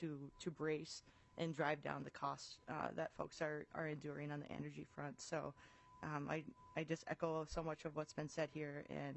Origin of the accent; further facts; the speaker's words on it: Duluth, Minnesota, United States; I hail from Duluth, which is eastern Duluth.